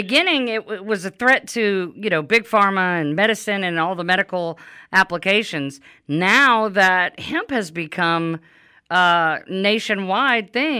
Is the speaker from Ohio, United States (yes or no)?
no; Louisiana, United States; Now, Louisiana is my home state